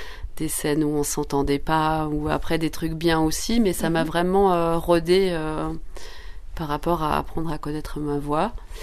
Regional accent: Sierre, Valais, Switzerland; J'ai grandi à Sierre, donc on est très quand même assez régionaux par ici.

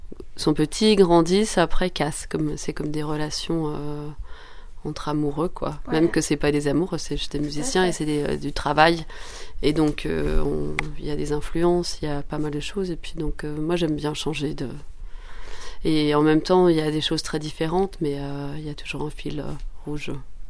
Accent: Sierre, Valais, Switzerland; J'ai grandi à Sierre, donc on est très quand même assez régionaux par ici.

